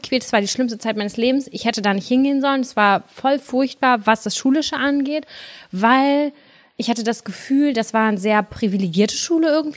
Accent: Germany; born there; Wir sind ja alle in Deutschland geboren.

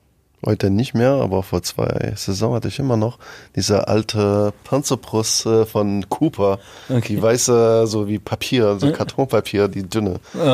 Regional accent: Montreal, Quebec, Canada; Meine Heimat war auch übelst Atmosphäre. Ja, Montreal.

